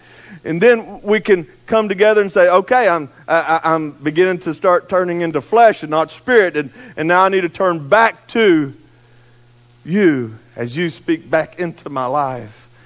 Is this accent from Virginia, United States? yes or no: no; Athens, Texas, United States; I was raised here in Athens. I've never seen the church be like this in Athens.